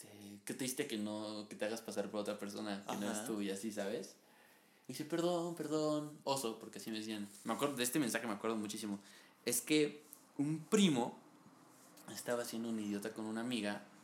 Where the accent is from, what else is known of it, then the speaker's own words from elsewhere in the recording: Coatzacoalcos, Veracruz, Mexico; Y yo estaba en Coatzacoalcos, en mi pueblo, y ella estaba en la ciudad, supongo yo, ¿no?